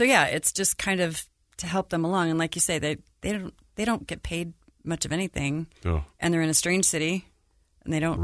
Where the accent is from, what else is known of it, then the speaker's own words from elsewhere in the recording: Salt Lake City, Utah, United States; moved away as an adult; also born or lived in Denver; So I grew up in Salt Lake.